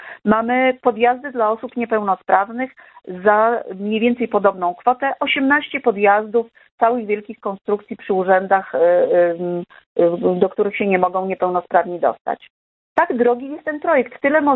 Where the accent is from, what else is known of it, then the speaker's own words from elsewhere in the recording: Warsaw, Masovian Voivodeship, Poland; My jako warszawiacy zwracamy się do was